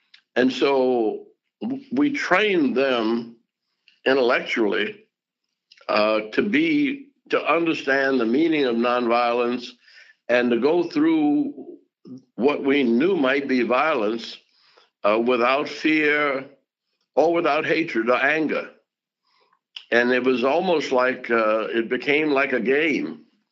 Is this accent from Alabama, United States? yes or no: yes; Birmingham, Alabama, United States; all of this was a part of growing up in Birmingham.